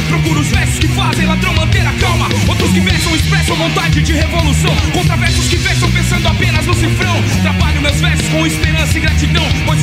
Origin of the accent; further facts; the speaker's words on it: São Paulo, Brazil; a gente é do Vale do Ribeira, foi a única banda do Vale do Ribeira que se inscreveu